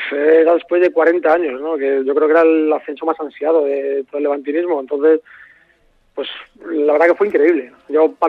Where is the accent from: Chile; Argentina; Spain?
Spain; Coslada, Community of Madrid; cuando yo empecé a jugar aquí en Coslada, en el equipo de mi pueblo